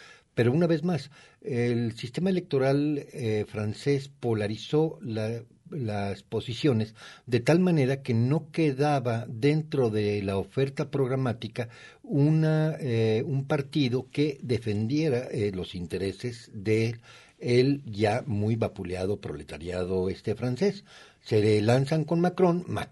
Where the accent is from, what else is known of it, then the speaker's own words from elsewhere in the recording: Mexico; Ahora bien, nosotros como mexicanos vemos que les van a elevar a los franceses la edad de retiro de 62 a 64 años